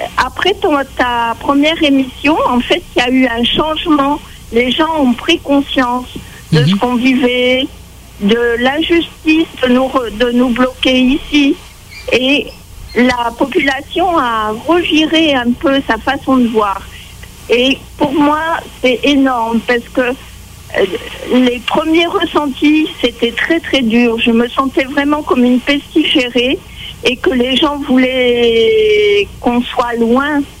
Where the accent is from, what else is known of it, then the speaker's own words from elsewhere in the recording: Raiatea, Leeward Islands, French Polynesia; alors que nous, on est de Raiatea, mais si on est déjà à Tahiti, c'est la porte à côté.